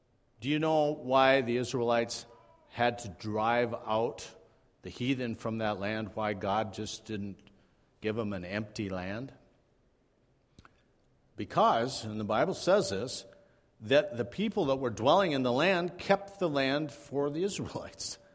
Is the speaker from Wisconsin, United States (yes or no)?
no; Minnesota, United States; So, I'm supposed to know this. I'm from Minnesota.